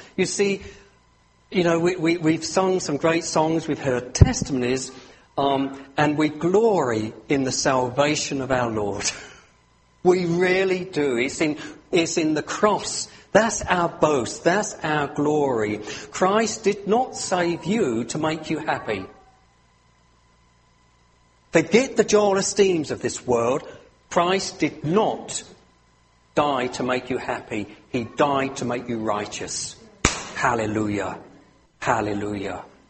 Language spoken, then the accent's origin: English; United Kingdom; I also am thankful for the success of the GB team, being British.